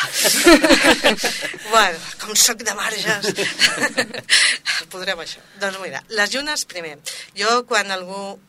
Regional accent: Barcelona, Catalonia, Spain; jo sóc de Barcelona, de fet, vaig néixer a Barcelona i sempre cada any anàvem a estiujar a Camprodon

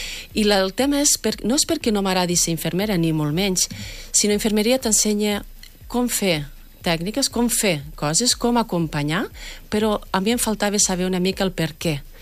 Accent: Catalonia, Spain; Jo sóc d'un poble de Lleida, i és, era un poble, és un poble petit

